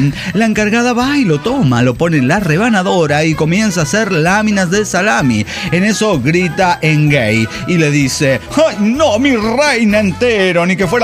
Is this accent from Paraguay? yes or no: yes; Paraguay; now in Washington, United States; paraguayo en Washington.